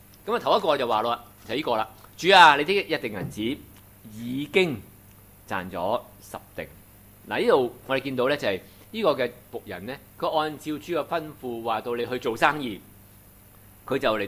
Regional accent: Hong Kong; 咁我哋香港人一定識咧一個藝人咧

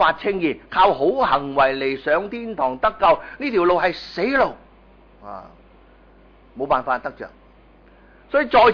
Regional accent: Guangdong, China; 我们广东人说叫近处得食

